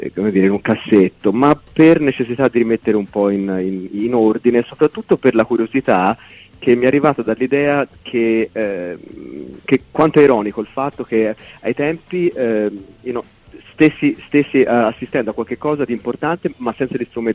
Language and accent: Italian; Florence, Tuscany, Italy; Io sono di Firenze.